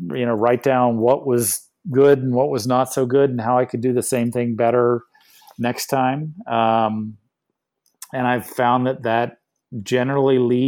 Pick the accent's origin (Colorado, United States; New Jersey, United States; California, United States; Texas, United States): Texas, United States; Austin; I was living in Austin. I grew up in Austin.